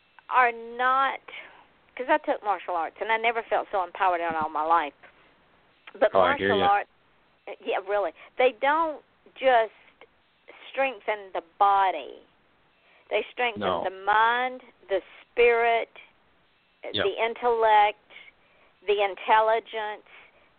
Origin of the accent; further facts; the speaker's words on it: the South, United States; I just smile and say, "Well, bless your heart," because I'm from the South